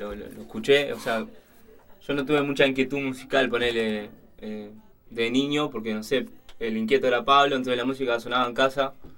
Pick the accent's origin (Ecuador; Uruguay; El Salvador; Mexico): Uruguay; gracias a que somos músicos uruguayos